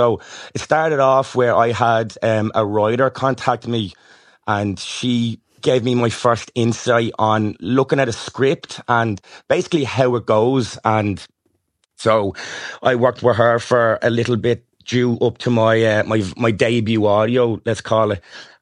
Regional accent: Ireland; accent: Irish; so being Irish off the bat was pretty easy because I didn't have to have a certain Irish accent.

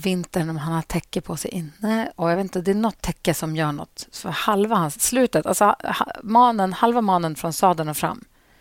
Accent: Luleå, Norrbotten County, Sweden; Alltså grejen är, jag är uppvuxen i Luleå.

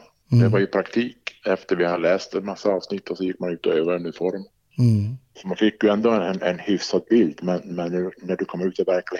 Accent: Arjeplog, Norrbotten County, Sweden; Jag är uppvuxen i Arjeplog.

